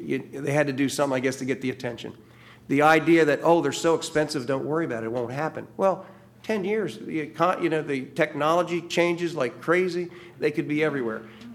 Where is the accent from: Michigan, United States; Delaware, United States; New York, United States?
Delaware, United States; Seaford; now in Rehoboth, United States; I grew up in Seaford. My parents are from Georgetown, and I live in Rehoboth